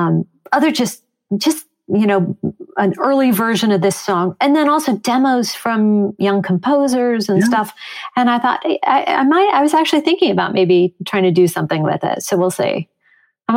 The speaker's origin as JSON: {"language": "English", "town": "Chicago", "region": "Illinois", "country": "United States", "tie": "born or raised there", "also_born_or_lived": "Long Island / Riverdale", "said": "And you know, you mentioned me growing up in Chicago. My dad was a journalist, wonderful journalist, and he was actually transferred to New York for 5 years. So we lived in Long Island and Huntington, Long Island, and Riverdale for a total of 5 years."}